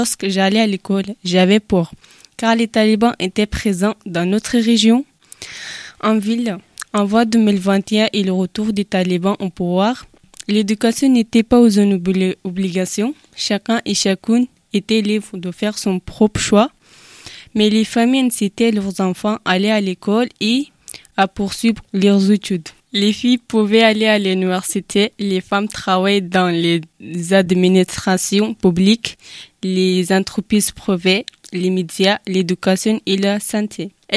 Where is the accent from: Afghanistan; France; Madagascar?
Afghanistan; je suis née et j'ai grandi en Afghanistan, dans un village où je vivais avec ma famille.